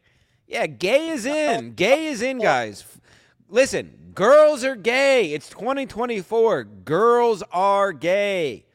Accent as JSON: {"language": "English", "town": "Stanford", "region": "California", "country": "United States", "tie": "born or raised there", "said": "And second of all, I grew up in Stanford."}